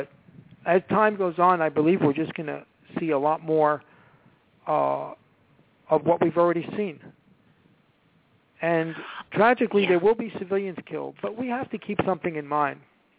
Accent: United States; I have to say, as an American, I am just disgusted

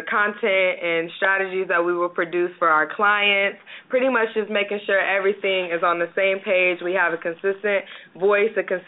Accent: Ohio, United States; Oh, yes. I am here hailing from Ohio. Y'all can't see me, but I am rocking my Ohio Against the World t-shirt today.

